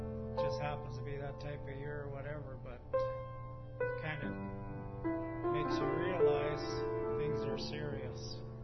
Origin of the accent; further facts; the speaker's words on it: Edmonton, Alberta, Canada; We're from Edmonton, Alberta.